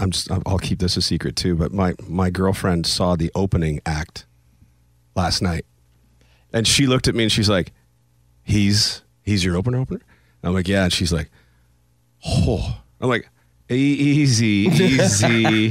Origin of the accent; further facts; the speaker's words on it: Canada; I might be twice as redneck as you are, but you just think because I'm Canadian that I don't have any of that in me.